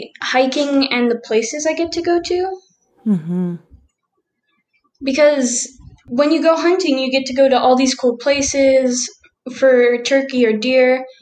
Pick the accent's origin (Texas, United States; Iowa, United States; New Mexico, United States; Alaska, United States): New Mexico, United States; Las Cruces; born there; I was born in Las Cruces, New Mexico. I'm 13 years old, and my pronouns are she, they.